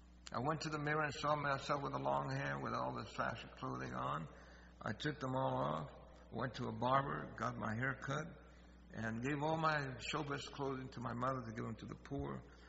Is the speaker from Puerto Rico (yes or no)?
yes; Puerto Rico; I didn't want them to know I was from Puerto Rico.